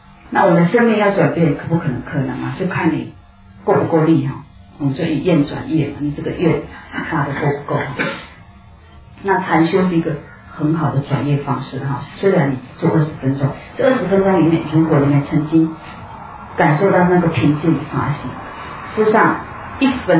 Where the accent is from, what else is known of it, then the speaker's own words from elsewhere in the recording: China; 像我们中国人通常都很客气，对不对？很谦卑啊。